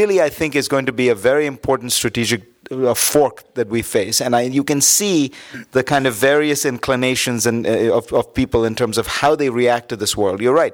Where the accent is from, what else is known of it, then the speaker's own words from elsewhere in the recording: India; the big difference is I grew up in India.